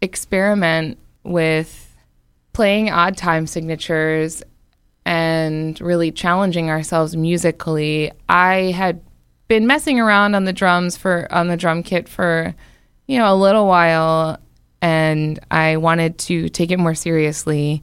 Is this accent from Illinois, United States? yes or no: no; Baltimore, Maryland, United States; I felt like there were things about growing up in Baltimore and then continuing to live there that made my life very easy